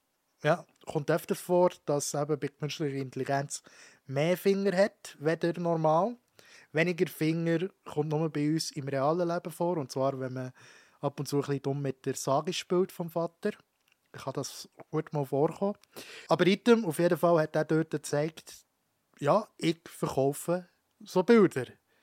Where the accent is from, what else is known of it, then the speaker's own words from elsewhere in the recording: Switzerland; Ich bin in der Schweiz. Entschuldigung, bei uns in der Schweiz auch.